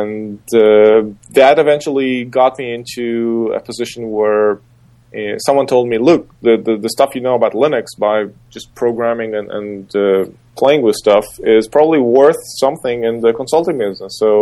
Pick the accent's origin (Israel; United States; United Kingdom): Israel; English is a second language; If you haven't figured it out by the like bad broken accent, I'm from Israel.